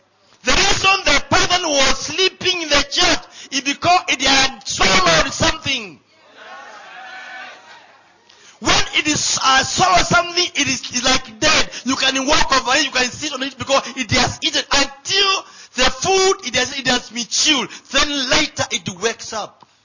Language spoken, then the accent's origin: English; Eastern Province, Kenya; I come from Eastern Kenya, where Amber is hot and dry.